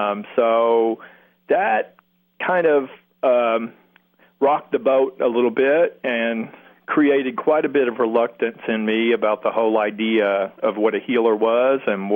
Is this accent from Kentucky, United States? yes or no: yes; Kentucky, United States; I grew up in Kentucky on a farm with animals